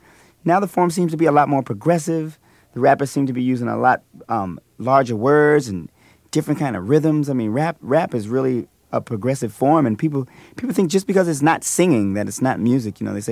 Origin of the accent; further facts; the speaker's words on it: Washington, District of Columbia, United States; I grew up in D.C., Washington, D.C.